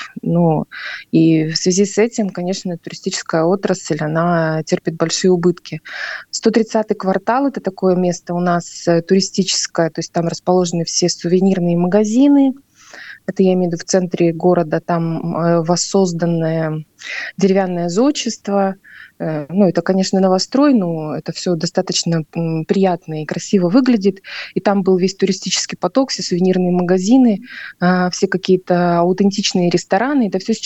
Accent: Irkutsk, Irkutsk Oblast, Russia; Ну, я родом из Иркутска. Иркутска 60 километров от озера Байкал. Вот, и я здесь родилась

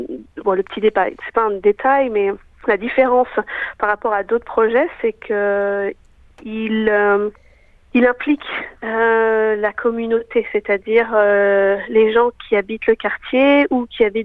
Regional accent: France; Moi-même, je suis française.

